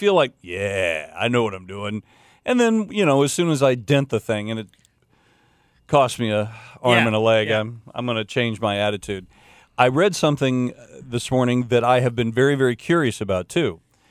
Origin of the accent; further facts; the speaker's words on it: Florida, United States; Well, I'm from Florida.